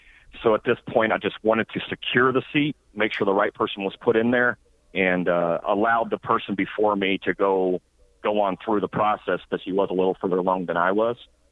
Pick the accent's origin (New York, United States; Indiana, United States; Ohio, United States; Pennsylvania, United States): Indiana, United States; Indianapolis; moved away as an adult; As you mentioned, I am from Indianapolis, born and raised there. Moved to South Dakota, the Black Hills, about 9.5 years ago.